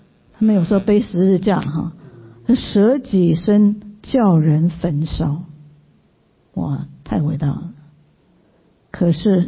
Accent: Taiwan; 我们台湾人也看得见，对不对？

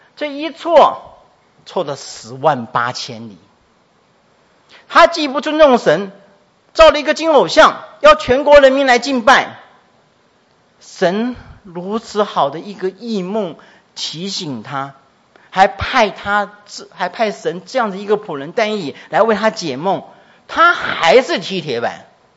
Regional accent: Taiwan; 我是一个生长出生在那个家庭，一个台湾家庭，一个传统信仰的家庭。

